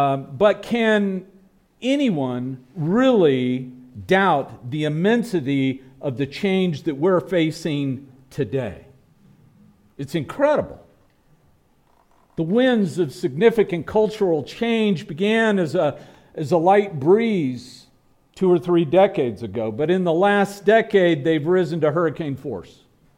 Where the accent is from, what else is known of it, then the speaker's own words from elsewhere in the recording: Texas, United States; And as a Texan, I say, yuck.